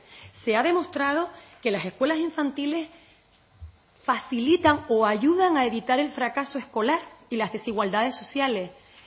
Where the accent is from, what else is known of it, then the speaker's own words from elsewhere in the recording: Canary Islands, Spain; aquí somos canarios, da igual donde vivamos